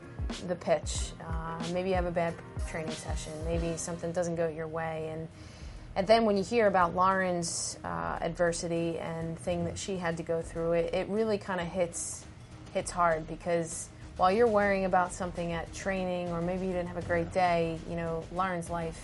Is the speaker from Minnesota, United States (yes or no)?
no; New Jersey, United States; Growing up in New Jersey, I'm at the, you know, southern part of New Jersey, so I am an Eagles fan